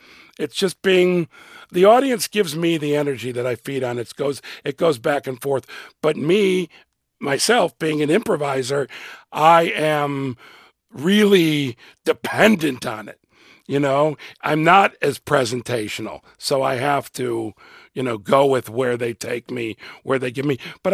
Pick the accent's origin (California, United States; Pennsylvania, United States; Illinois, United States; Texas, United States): Illinois, United States; Chicago; I am from Chicago. The way a Midwesterner is, the way a Chicagoan is, that is at my soul who I am.